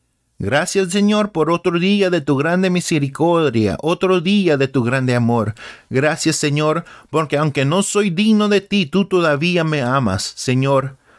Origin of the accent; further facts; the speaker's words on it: Los Angeles, California, United States; born there; Yo nací en la ciudad de Los Ángeles, California, en abril 9, 1994. Nací en el Evangelio.